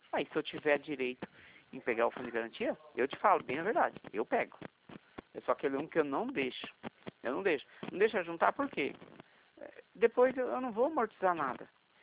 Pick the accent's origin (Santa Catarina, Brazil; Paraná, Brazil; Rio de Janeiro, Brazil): Paraná, Brazil; now in São Paulo, Brazil; eu sou paranaense, então eu moro aqui em São Paulo.